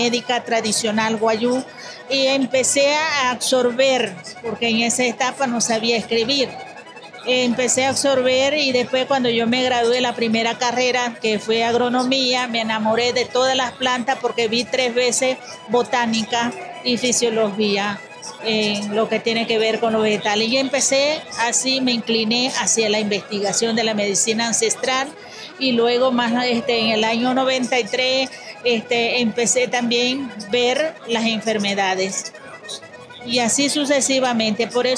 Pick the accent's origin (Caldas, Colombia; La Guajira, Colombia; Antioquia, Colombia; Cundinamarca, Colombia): La Guajira, Colombia; Maicao; soy bióloga, vengo del departamento de La Guajira, municipio Maicao.